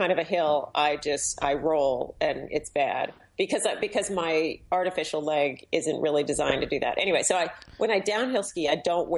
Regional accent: San Diego, California, United States; now in Vermont, United States; I grew up in San Diego, but I had moved to Vermont.

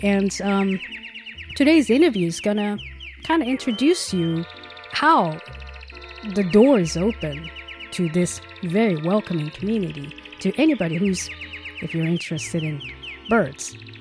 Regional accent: Tokyo, Japan; English is a second language; moved away as an adult; now in United States; I'm from Tokyo. My adult life never had any snow or anything, so I'm still, even after living here for 15 years, still kind of adapting to this cold weather.

